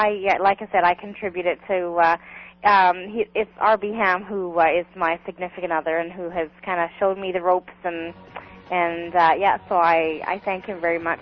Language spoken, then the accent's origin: English; Canada; I'm Canadian, yes, all the way up. Yeah, I born and raised on a farm, and I grew up a sheltered life in the sense that, you know, farm life is very different from the city.